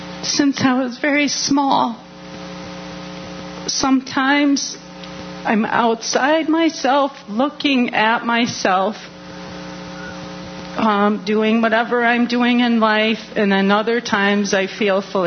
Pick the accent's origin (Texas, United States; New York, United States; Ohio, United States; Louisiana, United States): New York, United States; Good morning, Ralph. … I'm from the Thousand Islands area in northern New York.